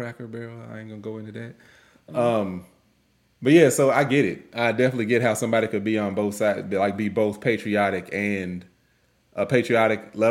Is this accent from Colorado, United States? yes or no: no; Kentucky, United States; now in California; Perfect example is we're in Kentucky. I'm from Kentucky, UK.